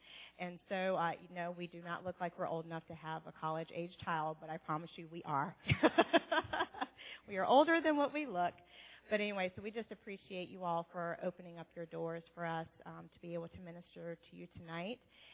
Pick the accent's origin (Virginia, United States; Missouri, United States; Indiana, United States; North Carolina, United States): Virginia, United States; moved away as an adult; now in Canada; I am not from Canada. I am from Virginia, born and raised 41 years in Virginia, and we just moved to Canada, his home place, this past June.